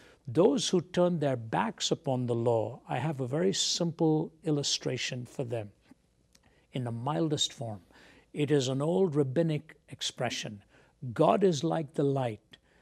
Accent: India; For example, I come from India, where traffic is the topic of songs.

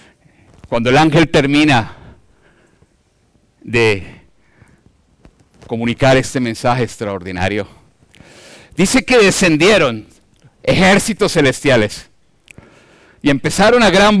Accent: Colombia; En mi país decimos los colombianos que están aquí, zanahoria, mojigata, camandulera.

